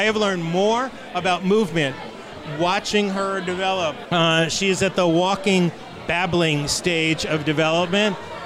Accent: New York City, New York, United States; Hey, listen. I come from Brooklyn.

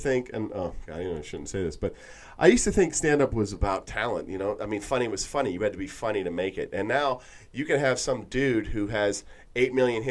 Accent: Pittsburgh, Pennsylvania, United States; I take it back to Pittsburgh, right? Maybe growing up in Pittsburgh, like it's such a classic rock town. Like it's kind of stuck musically in like the 70s, 80s, 60s

